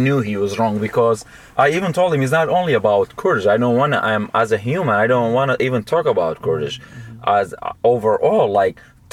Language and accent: English; United States; I feel like especially for a country like U.S. because I'm American